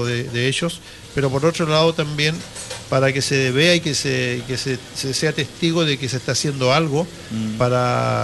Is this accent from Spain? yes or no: no; Chile; En Chile, mi país de origen